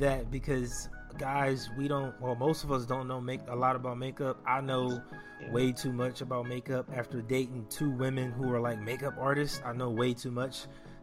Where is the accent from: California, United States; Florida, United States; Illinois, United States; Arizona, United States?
California, United States; Compton; I grew up in Compton, so I see it all the time and I hate that shit.